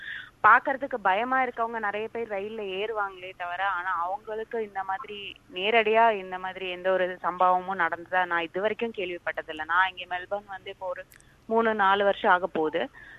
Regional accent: Malaysia; now in Australia; நான் மலேசியால பிறந்து வளர்ந்து வசிச்சு வந்து இங்க ஆஸ்திரேலியால ஏறக்குறைய 20 வருஷம் இருக்கிறேன்.

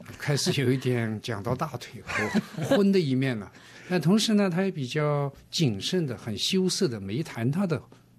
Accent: Jiangnan, China; 文革时期我是来自一个江南的小镇，我们家呢不是大户人家，但解放前也是小户人家

